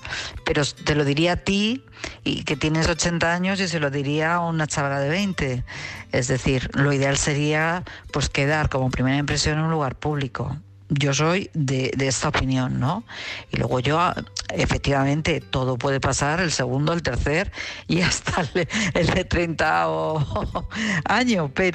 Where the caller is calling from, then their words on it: Madrid, Community of Madrid, Spain; de Madrid